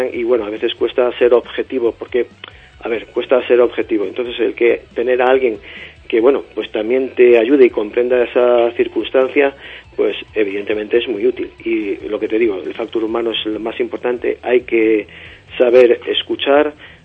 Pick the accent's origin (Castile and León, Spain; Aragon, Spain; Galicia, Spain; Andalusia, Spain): Galicia, Spain; Sí, vuelvo a lo de antes, somos gallegos.